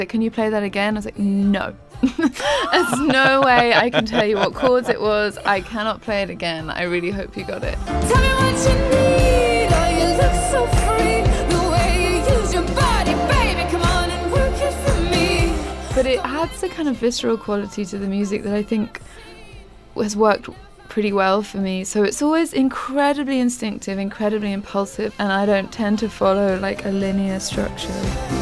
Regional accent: London, United Kingdom; when I was growing up in Camberwell and I was starting to become interested in music, there was a huge South London music scene.

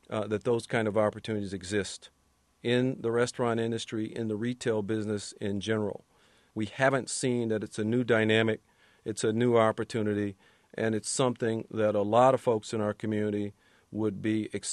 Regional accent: Los Angeles, California, United States; my background growing up in the Watts community of Los Angeles

